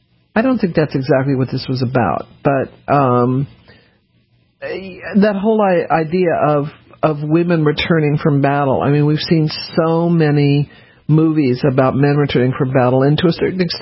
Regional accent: Colorado, United States; I grew up in Colorado, and so forest fires were a part of my growing up

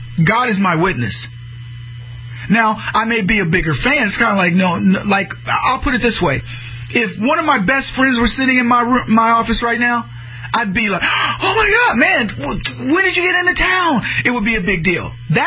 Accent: San Antonio, Texas, United States; I grew up in San Antonio, Texas. Mother moved back from New Jersey after I was born because my dad was a heel.

